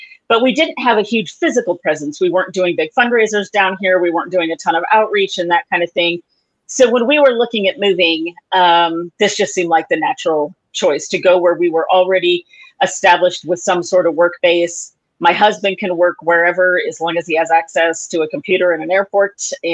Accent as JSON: {"language": "English", "region": "Colorado", "country": "United States", "tie": "born or raised there", "said": "So I was born and raised in Colorado, lived there, I'm going to say 51.25 years."}